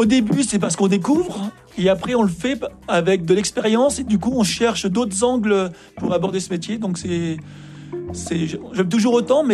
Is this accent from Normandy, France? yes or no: yes; Normandy, France; Je suis normand